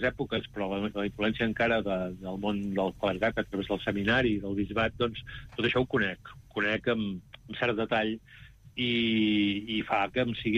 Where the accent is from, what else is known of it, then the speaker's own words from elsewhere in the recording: Catalonia, Spain; sóc de la Plana de Vic